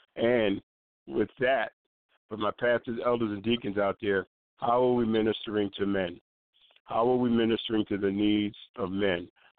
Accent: New York City, New York, United States; I'm just a guy. I'm from the Bronx.

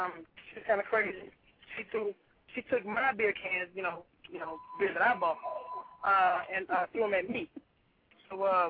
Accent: Houston, Texas, United States; But I mean, I'm from the country. I'm from Houston, Texas. I'm a country boy from my heart.

